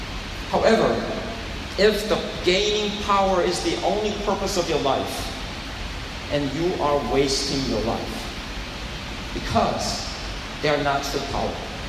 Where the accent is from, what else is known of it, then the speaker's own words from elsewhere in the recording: Hickory, North Carolina, United States; And you say, "I'm from Hickory, North Carolina."